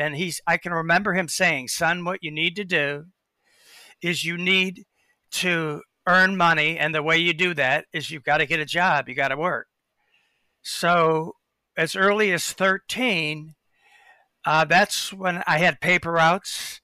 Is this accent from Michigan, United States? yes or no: yes; Harrison Township, Michigan, United States; I grew up in Harrison Township, Michigan.